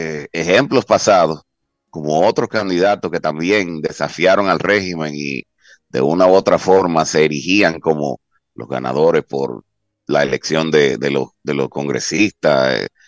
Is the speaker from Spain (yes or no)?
no; Dominican Republic; luego de nosotros como dominicanos